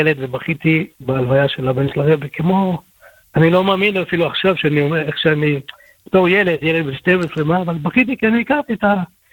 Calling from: Bnei Brak, Tel Aviv District, Israel; אני מבני ברק.

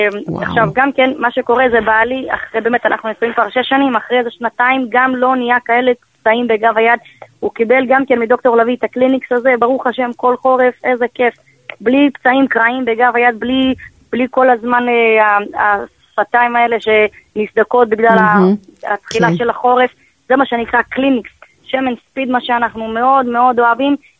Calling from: Bnei Brak, Tel Aviv District, Israel; אני כאן מבני ברק

